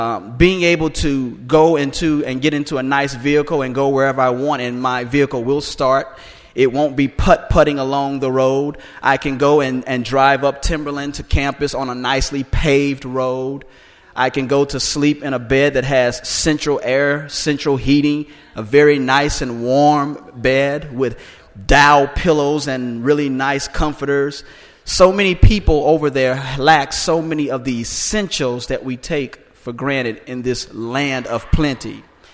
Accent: United States; I thank God I am an American, an African American, by way of the Middle Passages. My journey here wasn't a pleasant one, but on the back end, I thank God that I am here.

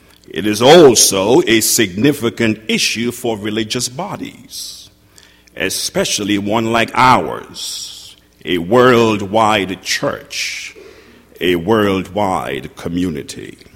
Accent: Trinidad & Tobago; born there; I was born in Trinidad, the Caribbean island of Trinidad, in a little village outside of Port of Spain, the capital of the Twin Island Republic of Trinidad and Tobago.

